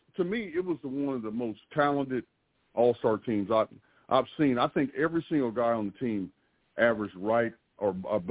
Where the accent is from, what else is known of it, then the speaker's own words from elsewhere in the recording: Washington Township, Indiana, United States; Well, we originally grew up in Washington Township. That's where we grew up. And as we got to grade school and middle school is when we moved to Pike Township.